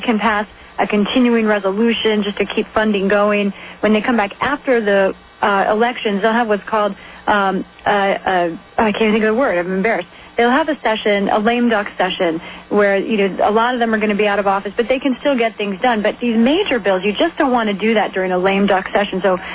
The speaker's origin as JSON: {"language": "English", "town": "Washington", "region": "District of Columbia", "country": "United States", "tie": "born or raised there", "said": "D.C.'s my hometown. I love it."}